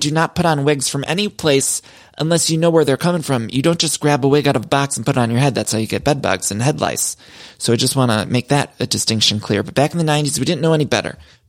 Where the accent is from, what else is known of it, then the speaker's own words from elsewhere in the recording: Solon, Ohio, United States; I often talk about growing up in Ohio, but back in Solon, Ohio, my hometown, they had a place called Dress Barn.